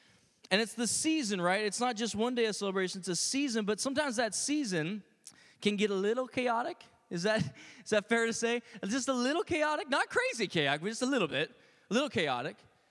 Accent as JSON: {"language": "English", "country": "United States", "said": "I guess for me as an American, I start American Thanksgiving, like, that day"}